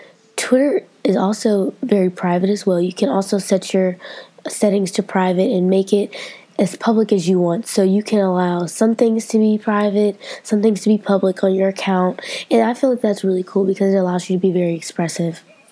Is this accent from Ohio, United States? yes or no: yes; Cleveland, Ohio, United States; So I'm from Cleveland, so it's a picture of a billboard in Cleveland with the Cavaliers.